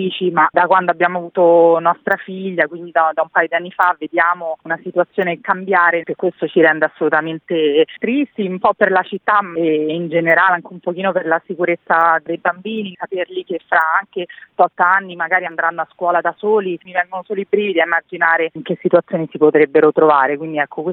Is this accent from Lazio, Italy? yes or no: yes; Rome, Lazio, Italy; now in Modena, Italy; Noi veniamo da Roma, diciamo, da quando ci siamo trasferiti a Modena